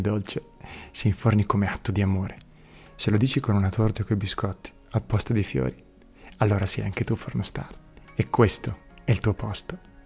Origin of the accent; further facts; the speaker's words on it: Ravenna, Emilia-Romagna, Italy; io sono romagnolo di Ravenna